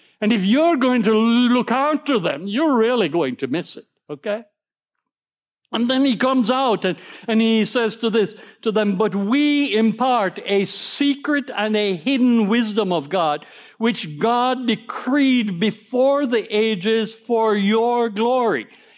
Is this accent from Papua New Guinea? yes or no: no; Jamaica; now in Massachusetts, United States; We're from Jamaica. It's too cold up here in Massachusetts.